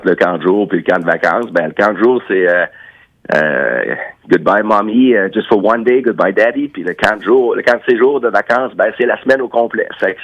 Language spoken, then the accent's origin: French; Sydney, Nova Scotia, Canada; born there; Moi-même, je viens d'une autre province. Je suis né à Sydney, en Nouvelle-Écosse. Donc, je parle très bien français parce que très jeune, j'ai appris les deux langues.